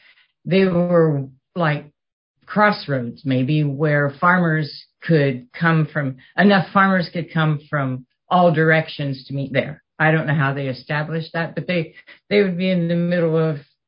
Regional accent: Ohio, United States; And then I grew up right near Bethany, West Virginia, but across the river.

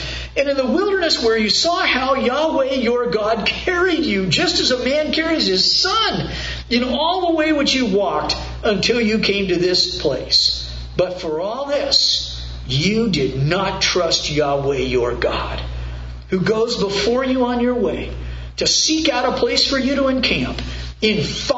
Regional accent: United States; We've lived all of our lives in the United States of America.

